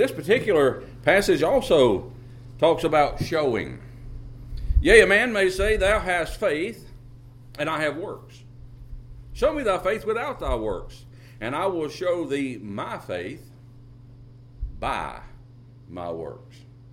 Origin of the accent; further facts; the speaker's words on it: Missouri, United States; I am from Missouri. You've got to show me.